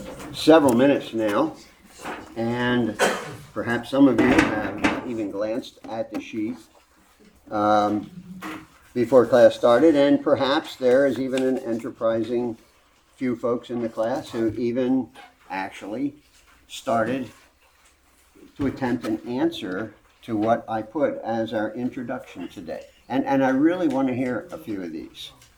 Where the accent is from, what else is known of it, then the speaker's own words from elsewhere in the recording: Collingswood, New Jersey, United States; now I grew up in South Jersey, of course, in Collingswood, New Jersey.